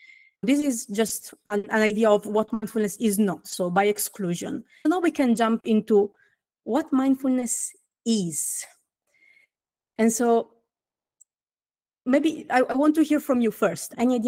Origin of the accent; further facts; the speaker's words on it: London, United Kingdom; My pronouns are she, her. I am hailing from London.